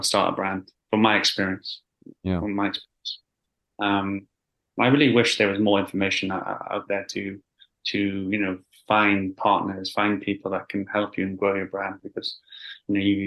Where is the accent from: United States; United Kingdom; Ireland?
United Kingdom; Wales; I grew up in Wales, in a small village.